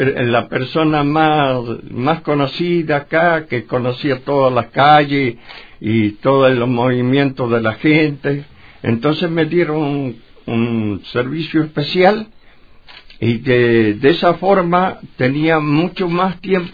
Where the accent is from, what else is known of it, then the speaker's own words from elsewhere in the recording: Argentina; Comprende, yo como argentino lo vi mal y me sentía mal.